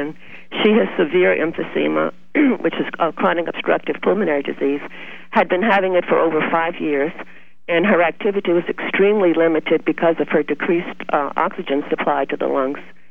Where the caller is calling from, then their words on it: Chauvin, Louisiana, United States; from Chauvin.